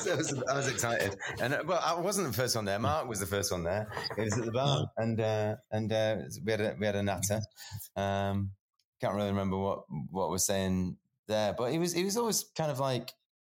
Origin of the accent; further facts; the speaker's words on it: Edinburgh, Scotland, United Kingdom; I'm an Edinburgh man.